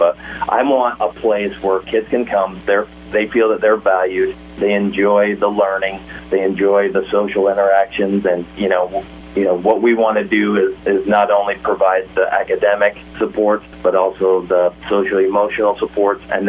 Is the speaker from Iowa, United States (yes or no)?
yes; Estherville, Iowa, United States; So I grew up here in Estherville, graduated from ELC in 1999, and got into teaching.